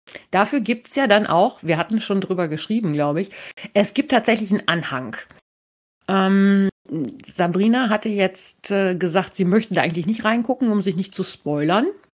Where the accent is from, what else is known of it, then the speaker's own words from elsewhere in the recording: North Rhine-Westphalia, Germany; Also ich bin aus dem Westfälischen